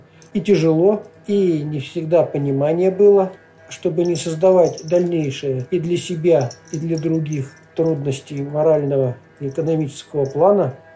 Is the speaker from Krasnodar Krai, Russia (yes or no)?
no; Yaroslavl, Yaroslavl Oblast, Russia; Родился в Ярославле. Начинал учиться в 55-й школе города Ярославля.